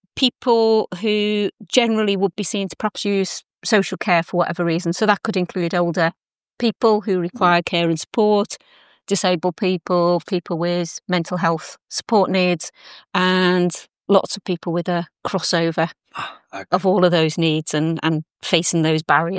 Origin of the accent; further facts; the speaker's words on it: Liverpool, North West England, United Kingdom; now in Buckhurst Hill, United Kingdom; I live in Buckhurst Hill. I'm from Liverpool originally.